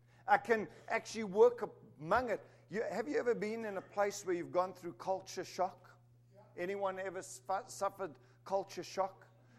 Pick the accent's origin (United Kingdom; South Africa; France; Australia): South Africa; also born or lived in Zimbabwe; now in United States; I am a United States citizen for about 2 years now, but I was born in Zimbabwe. I grew up in South Africa. So I think like a South African.